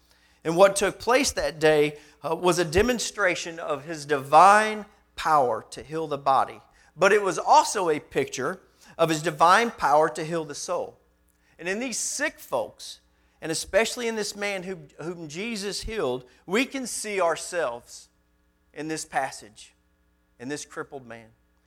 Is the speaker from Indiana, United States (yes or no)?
yes; South Bend, Indiana, United States; born there; I was born in South Bend, Indiana.